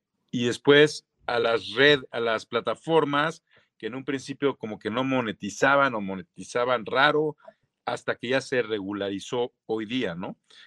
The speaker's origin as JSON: {"language": "Spanish", "town": "Ciudad Satélite", "region": "State of Mexico", "country": "Mexico", "said": "Sí, yo soy de Satélite, vivo aquí en Lomas Verdes."}